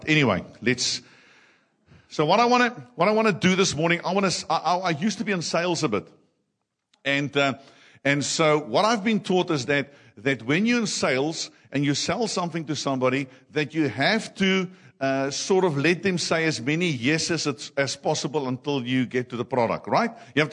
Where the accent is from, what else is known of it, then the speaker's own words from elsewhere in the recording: South Africa; accent: Afrikaans; English is a second language; now in Lusaka, Zambia; forgetting the fact that I can barely speak English with not you noticing my Afrikaans accent.